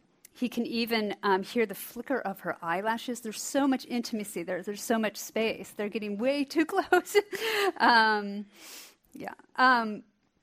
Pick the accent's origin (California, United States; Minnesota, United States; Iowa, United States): Iowa, United States; I'm from Iowa, and I grew up in a Baptist family.